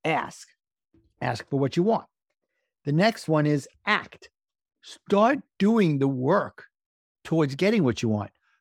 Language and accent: English; New York, United States; accent: New York; hopefully my New York accent didn't screw that up for everybody else, Diana.